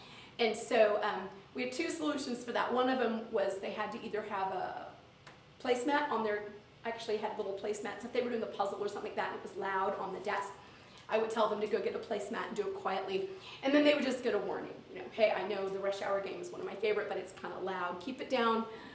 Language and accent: English; the South, United States; and they never said yes ma'am to me, and I'm from the South. I know somebody said that's a Southern thing